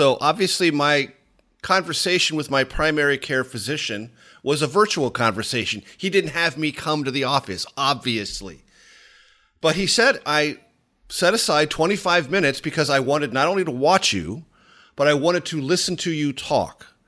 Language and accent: English; United States; I'm an American who is living through this crisis like we all are.